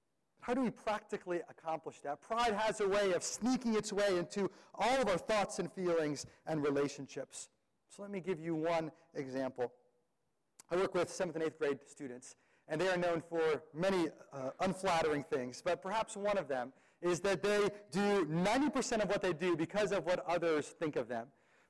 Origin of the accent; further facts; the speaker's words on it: Netherlands; English is a second language; I grew up in Holland, and I used to go to the north of Holland every early spring